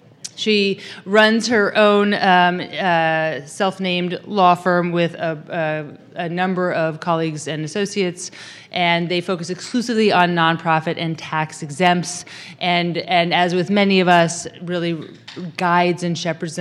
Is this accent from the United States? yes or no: yes; Alaska, United States; I'm from Alaska, and so someone asked me last night if both Texans and Alaskans have some sensitivities, and as an Alaskan, I was like, well, of course they